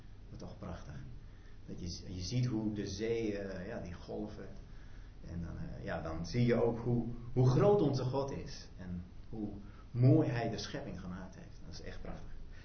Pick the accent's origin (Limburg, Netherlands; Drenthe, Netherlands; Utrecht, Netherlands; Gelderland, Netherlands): Drenthe, Netherlands; Tweede Exloërmond; now in Vroomshoop, Netherlands; We komen dus uit Vroomshoop. Maar oorspronkelijk kom ik uit Drenthe, uit het plaatsje Tweede Exloërmond.